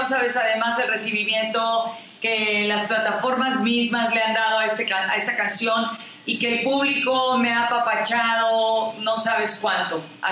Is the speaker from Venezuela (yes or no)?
no; Mexico; me siento orgullosamente mexicana